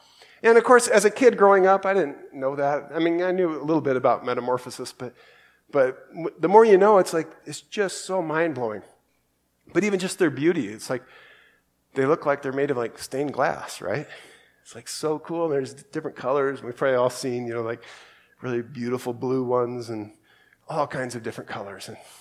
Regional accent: Council Bluffs, Iowa, United States; We had a lot of those growing up. I grew up in Council Bluffs, Iowa, and they seemed like they were all over the place.

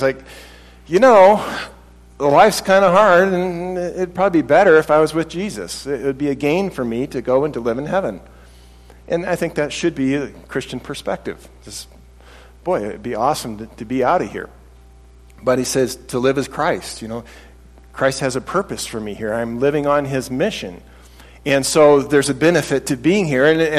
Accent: United States; I know that we have it pretty easy being American and being fairly wealthy compared to the world

